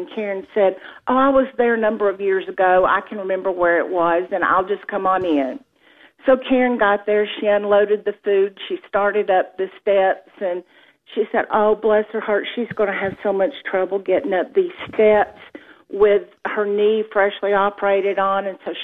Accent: the South, United States; And we're both from the South, so it seemed like a natural place for us.

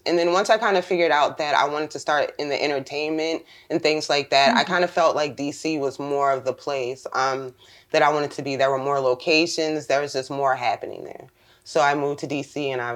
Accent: Columbia, Maryland, United States; also born or lived in Washington, D.C.; Yeah, but yes, I was born in D.C. at Washington Hospital Center. But I actually moved to Columbia, Maryland.

